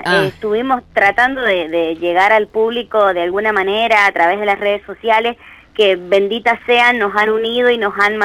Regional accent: San Juan, Argentina; desde aquí, desde mi provincia natal, como lo es San Juan.

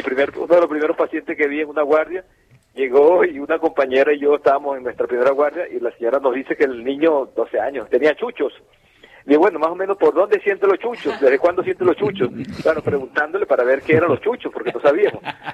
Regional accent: Punto Fijo, Falcón, Venezuela; now in Argentina; Punto Fijo, Estado Falcón, provincia de Falcón, como dirían ustedes.

